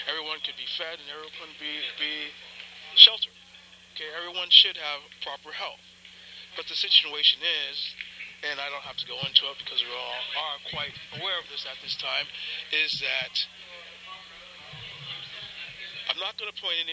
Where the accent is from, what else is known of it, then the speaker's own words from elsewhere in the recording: Northeast, United States; now in California, United States; I'm from the East Coast, Northeast Coast. I recently arrived in California back in February, and I fully intend to retire in Santa Cruz.